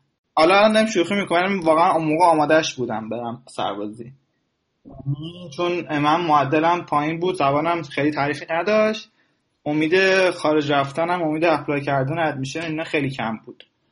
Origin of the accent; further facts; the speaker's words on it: Ahvaz, Khuzestan, Iran; moved away as an adult; also born or lived in Shiraz; now in United States; من ورودی 87 کامپیوتر دانشگاه شیرازم، اهوازی هم اصالتا، از اهواز اومدم.